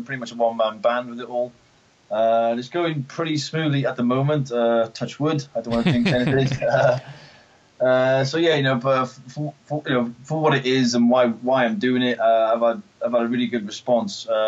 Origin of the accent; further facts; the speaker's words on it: Aberystwyth, Wales, United Kingdom; And also local businesses in Aberystwyth, which is my hometown, along with Damon's.